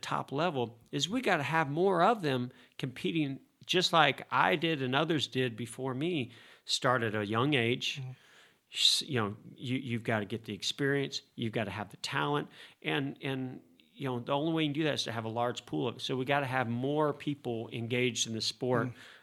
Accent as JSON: {"language": "English", "region": "California", "country": "United States", "said": "Because I'm from California, number one."}